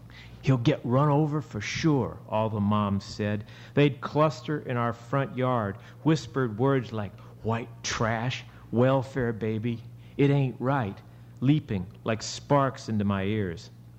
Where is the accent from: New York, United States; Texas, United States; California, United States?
Texas, United States; Houston; I grew up in Houston, and I don't think Houston's probably that much different from St. Louis.